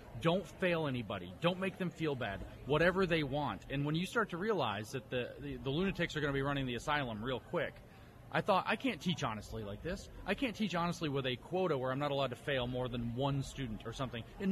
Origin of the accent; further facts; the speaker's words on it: Tennessee, United States; I grew up in East Tennessee and I decided near the end of my time in high school I wanted to be a physicist.